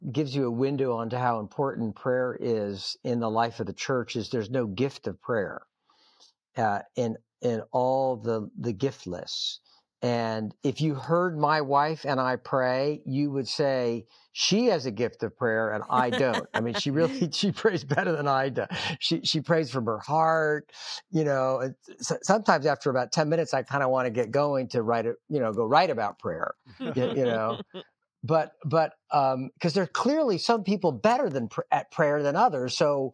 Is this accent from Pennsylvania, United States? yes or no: yes; Philadelphia, Pennsylvania, United States; also born or lived in California; Philadelphia area. Since we moved here many, many years ago when I was a kid from California, we've been in the Philly area.